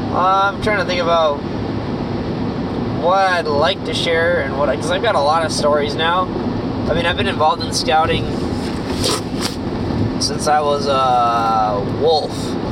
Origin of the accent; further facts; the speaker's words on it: United States; No, I'm an American.